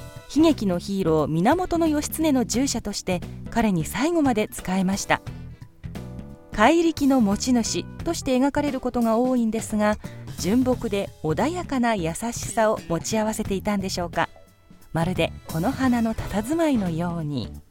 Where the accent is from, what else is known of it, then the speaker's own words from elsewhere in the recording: Gunma, Japan; 私の実家群馬県もね、もちろんもちろんさらに輪をかけて暑さが続いております